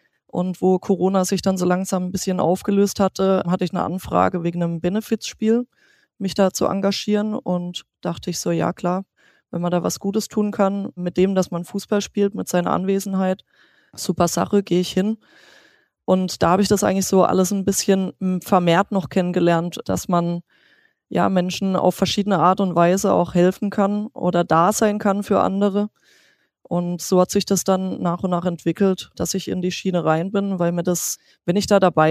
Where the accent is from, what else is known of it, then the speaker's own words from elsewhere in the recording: Freiburg, Baden-Württemberg, Germany; in Freiburg, also in meiner Heimat